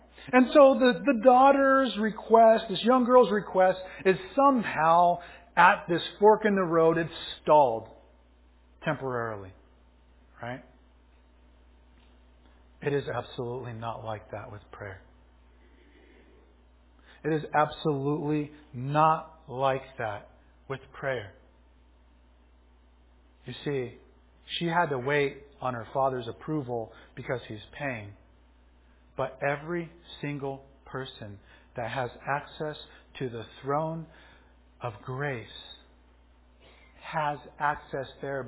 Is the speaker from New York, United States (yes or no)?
no; Anaheim, California, United States; For Marissa and I, growing up in Anaheim, it was going to Thrifty's.